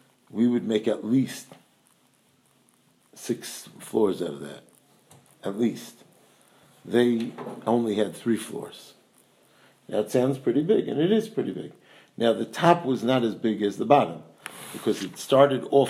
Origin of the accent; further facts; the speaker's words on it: Bronx, New York, United States; I come from the Bronx. I'm spoiled, you know.